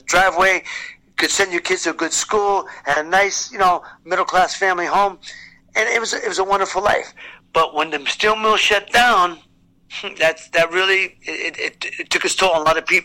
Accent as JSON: {"language": "English", "town": "Youngstown", "region": "Ohio", "country": "United States", "tie": "born or raised there", "said": "As a child, growing up in Youngstown was a Pollyanna life. Growing up in Youngstown, you know, the steel mills are booming."}